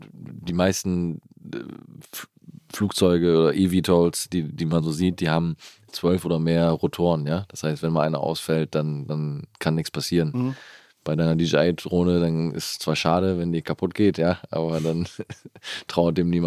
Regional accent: Osnabrück, Lower Saxony, Germany; aus meiner Heimatstadt Osnabrück

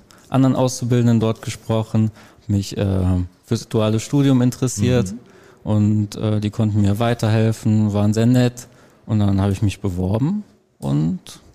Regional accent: Olsberg, North Rhine-Westphalia, Germany; also ich komme jetzt aus Olsberg

